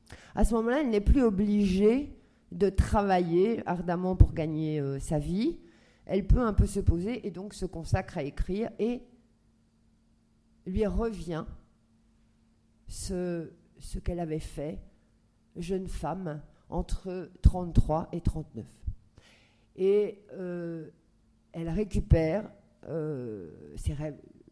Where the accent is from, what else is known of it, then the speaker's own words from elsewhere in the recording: France; je suis française